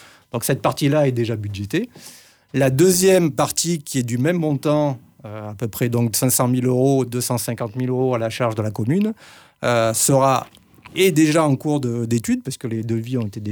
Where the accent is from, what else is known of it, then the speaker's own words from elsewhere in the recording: Provence-Alpes-Côte d'Azur, France; dans une grande ville d'où je viens, sur la Côte d'Azur